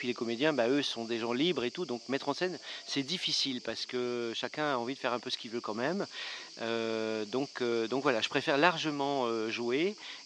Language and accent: French; Poissy, Île-de-France, France; also born or lived in Paris; now in Montpellier, France; Je suis de Poissy. J'ai vécu surtout à Paris. J'habite maintenant à Montpellier.